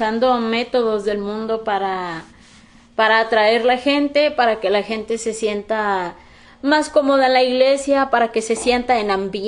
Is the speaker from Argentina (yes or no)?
no; Mexico; Yo soy mexicano, yo soy latino